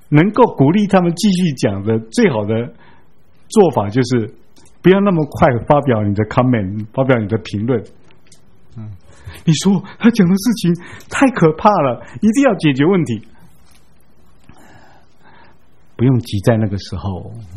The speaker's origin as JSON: {"language": "Chinese", "country": "China", "said": "我们中国人有一句话，有一部分道理，但是并不完全对的"}